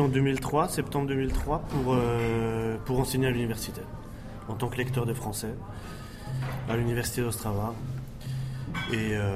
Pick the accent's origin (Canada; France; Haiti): France; eastern France; now in Czechia; Enfin, je viens de l'Est de la France, donc je trouve ça assez proche de les mêmes valeurs, quoi.